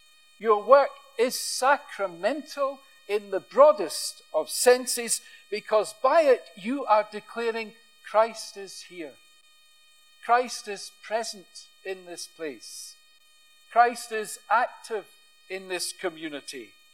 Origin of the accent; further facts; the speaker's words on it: Airdrie, Scotland, United Kingdom; I hail from Airdrie, and I remember noticing as a child that there was a bus you could catch from Glasgow to Airdrie